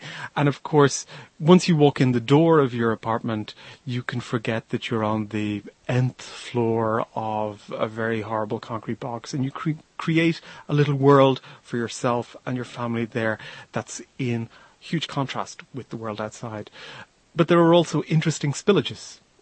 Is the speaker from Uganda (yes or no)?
no; Dublin, Leinster, Ireland; There's an attempt to connect the waves of the sea where I was brought up in Dublin on the coast